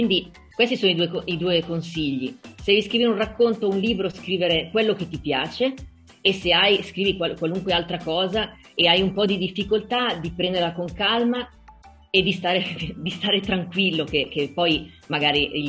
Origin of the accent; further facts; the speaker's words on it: Novara, Piedmont, Italy; Io sono nata e cresciuta a Novara, che è in Piemonte.